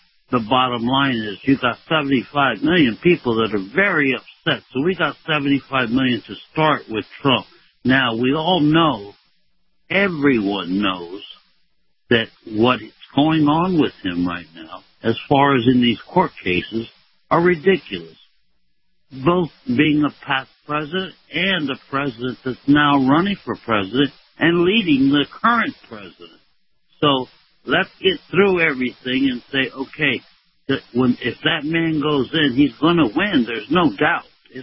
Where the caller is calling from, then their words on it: Tampa, Florida, United States; Hey, Kyle. … from Tampa again.